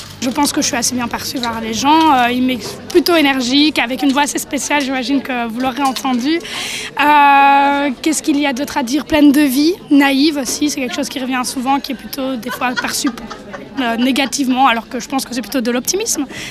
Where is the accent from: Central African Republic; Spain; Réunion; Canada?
Spain; c'est assez typique méditerranéen, c'est parce que comme je viens d'Espagne, bah, évidemment, j'ai aussi pris les caractéristiques de ce pays-là.